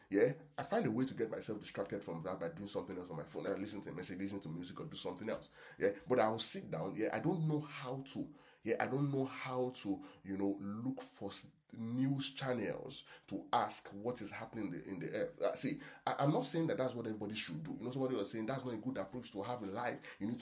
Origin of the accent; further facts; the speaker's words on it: Nigeria; Yeah, chuck is a Nigerian word, right? So I'm speaking as a Nigerian now, right, from which is where I come from, right? Chuck is a Nigerian word.